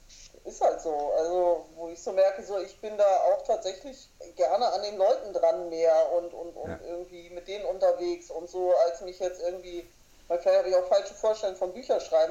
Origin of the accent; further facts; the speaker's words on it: Bremen, Germany; meine Gemeinde in Bremen, wo ich aufgewachsen bin